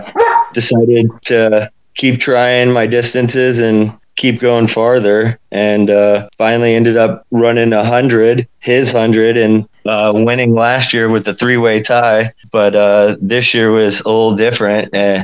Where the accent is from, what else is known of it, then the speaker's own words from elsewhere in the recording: Geneva, Florida, United States; I'm from Geneva, Florida. I work at the local German restaurant in town.